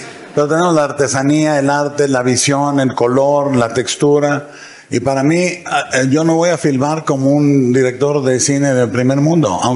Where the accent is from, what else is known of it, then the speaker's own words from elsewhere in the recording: Mexico; las raíces son en México y siempre, siempre, siempre lo diré, hago lo que hago, como lo hago, porque soy mexicano.